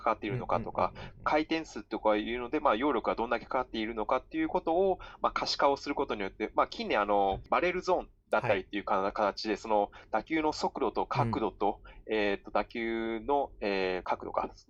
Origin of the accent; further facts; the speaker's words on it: Kansai, Japan; moved away as an adult; also born or lived in Shanghai; now in United States; 生まれは上海なんですけれども、6歳の時に、関西の方に引っ越してきまして、で大学はアメリカの方に行きですね、